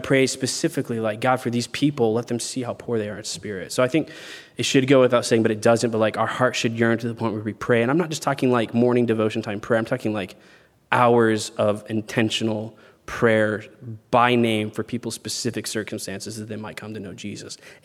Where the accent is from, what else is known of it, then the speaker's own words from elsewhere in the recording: Texas, United States; I grew up in Texas where everybody's a Christian.